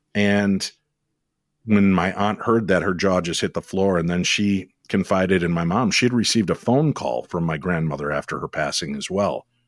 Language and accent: English; Medina, Illinois, United States; I grew up in Medina, Illinois, couldn't be any more white bread town in any city in the world. But I grew up there, and we had a very haunted little ranch style house.